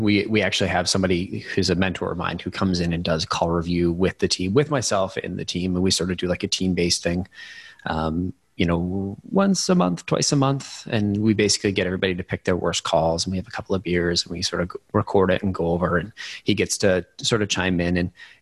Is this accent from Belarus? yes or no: no; Canada; As a Canadian, I have to ask